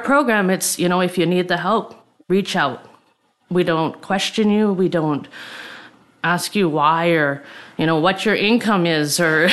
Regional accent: Salmon Arm, British Columbia, Canada; suburban Indian because I didn't grow up on the reserve, but and I grew up in Salmon Arm my whole life.

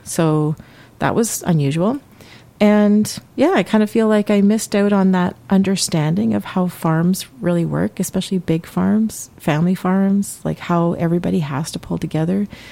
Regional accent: Toronto, Ontario, Canada; also born or lived in Western Canada; I grew up in Toronto and then we moved out west where I lived in a very small town, smaller than this room. And it was agricultural by nature.

